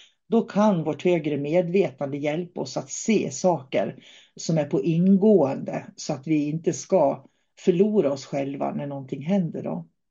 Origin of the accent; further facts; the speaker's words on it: Norrbotten County, Sweden; Jag har hört många sådana historier från Norrbotten där jag kommer ifrån.